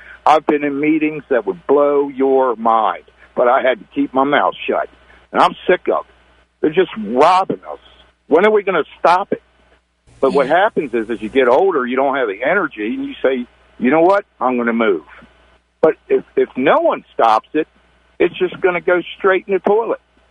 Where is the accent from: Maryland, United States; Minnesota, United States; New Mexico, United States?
Maryland, United States; Annapolis; I grew up in Annapolis. I'm 65.